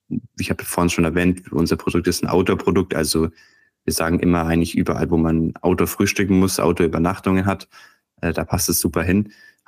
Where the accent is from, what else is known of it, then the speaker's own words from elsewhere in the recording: Nuremberg, Bavaria, Germany; Also wir kommen beide aus Nürnberg. Ich war zum Studieren in der Nähe von Heilbronn und bin jetzt wieder zurückgegangen.